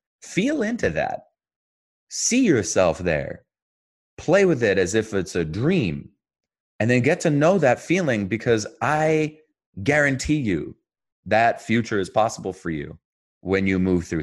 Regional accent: New Jersey, United States; also born or lived in Israel; I was born in Israel, raised in New Jersey.

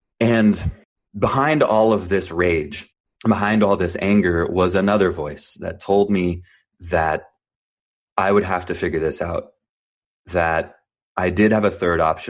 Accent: New Jersey, United States; also born or lived in Jerusalem, Israel; And so I was born in Jerusalem, Israel, but I grew up in New Jersey.

